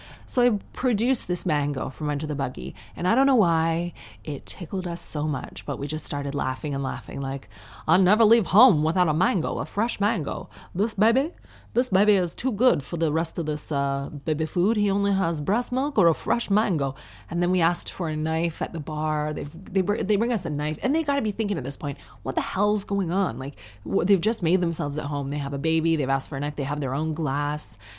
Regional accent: Ireland; accent: Irish; Why is my Irish accent getting worse and worse?

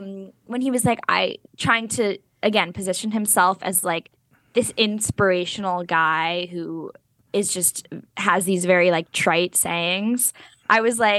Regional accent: New Jersey, United States; like, the fact that we're both from New Jersey, like, bonding.

